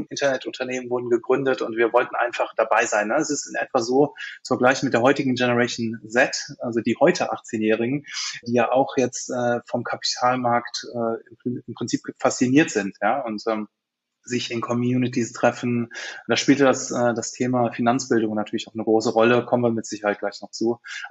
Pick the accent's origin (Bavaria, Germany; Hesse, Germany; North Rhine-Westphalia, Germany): North Rhine-Westphalia, Germany; Cologne; Ich bin Kölner, Kölsche Jung